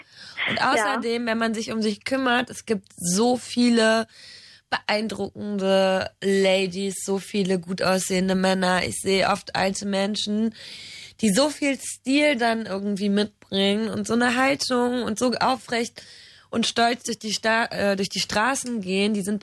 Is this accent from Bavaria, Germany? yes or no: no; North Rhine-Westphalia, Germany; Ich komme aus dem Rheinland und da wird Karneval gefeiert, ziemlich groß.